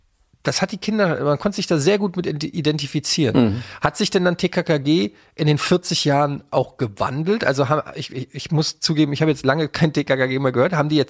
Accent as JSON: {"language": "German", "town": "Frankfurt", "region": "Hesse", "country": "Germany", "tie": "born or raised there", "said": "Ich bin in Frankfurt Innenstadt aufgewachsen."}